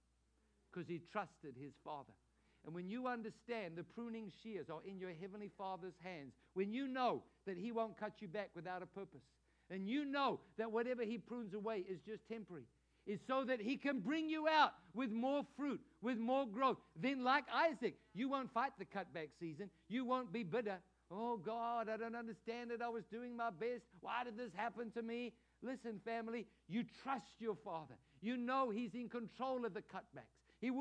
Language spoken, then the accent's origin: English; Edenvale, Gauteng, South Africa; now in Jupiter, United States; I never thought growing up in Edenvale, a little town in South Africa, that one day I'd be here in beautiful Jupiter pastoring this church.